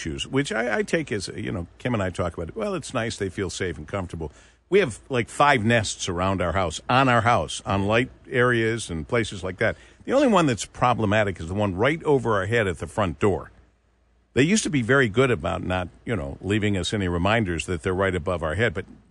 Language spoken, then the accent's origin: English; Monroe, United States; Let's go to Bill in Monroe, my hometown.